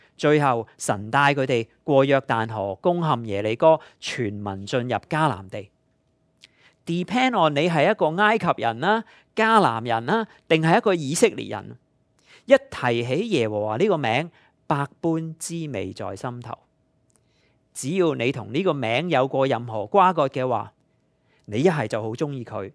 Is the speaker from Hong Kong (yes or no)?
no; Canada; 作为加拿大人，我们立刻就会想到，他向我们国家征关税